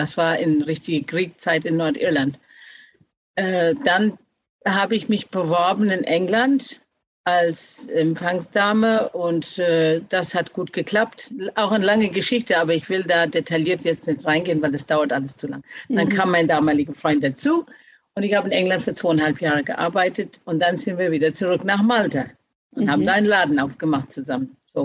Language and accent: German; Ireland; German is a second language; moved away; Also ich bin in Irland aufgewachsen, habe die Schule mit 16 verlassen, weil ich wollte die große, weite Welt sehen.